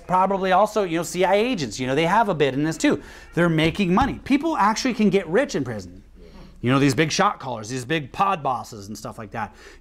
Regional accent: Washington, United States; I'm not from any kind of a hood. Okay. I grew up in Washington State, you know, and in just a normal house, you know, just a white guy.

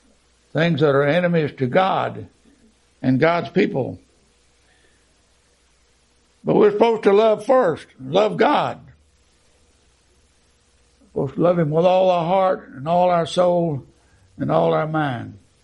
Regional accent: Nacogdoches, Texas, United States; I'm from Nacogdoches, and Brother James owned a donut shop in Nacogdoches for a long time.

